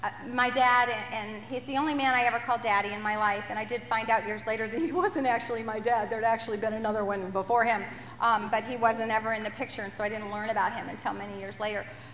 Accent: Libertyville, Illinois, United States; accent: Yankee; I was raised in Libertyville, Illinois. I know you don't hear much of that Yankee accent anymore, but a little bit there.

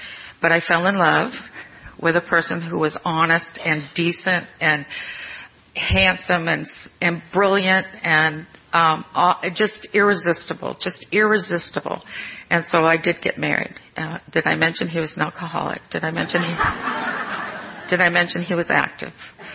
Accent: Maine, United States; I grew up in Maine, and Maine is surrounded by Canada, and you speak French there. Well, I didn't ever learn French. I'm not good at languages

